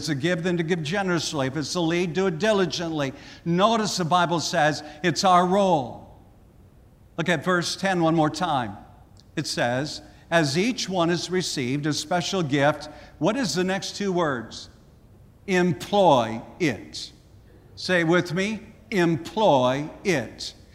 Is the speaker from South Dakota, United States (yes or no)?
yes; South Dakota, United States; There was a man that I grew up with back in South Dakota